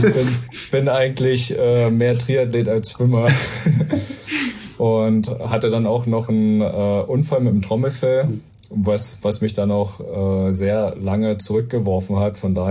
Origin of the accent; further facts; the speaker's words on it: Finsterweide, Germany; Na, ich bin ja in Finsterweide geboren und aufgewachsen.